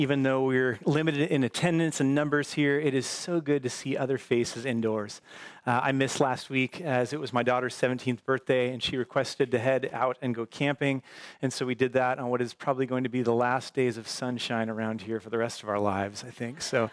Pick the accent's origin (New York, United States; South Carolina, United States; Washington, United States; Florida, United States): Washington, United States; Port Orchard; I grew up in Port Orchard, Washington, which is, for a small town, hails some pretty famous people from it, funny enough.